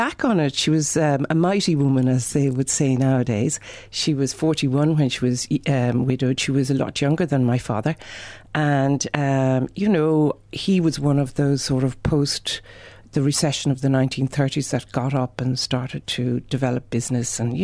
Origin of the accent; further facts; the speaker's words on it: Leinster, Ireland; Yes, I grew up in County Carlow, about 2 miles from Tullow in the countryside. And yeah, it was very, very nice growing up. I was one of six children, and we lived on a farm.